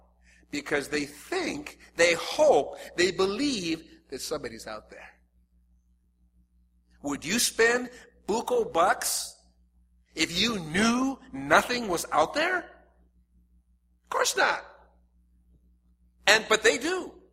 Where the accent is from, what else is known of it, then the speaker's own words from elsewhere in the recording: Seattle, Washington, United States; Example, I'm from Seattle, Washington. And when I was when I was 16 years old, we had a rock and roll group of which I was a member.